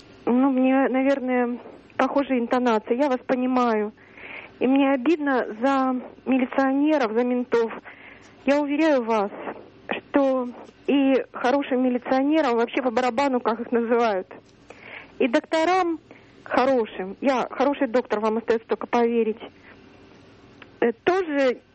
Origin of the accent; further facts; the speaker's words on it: Omsk, Omsk Oblast, Russia; Я из Омска.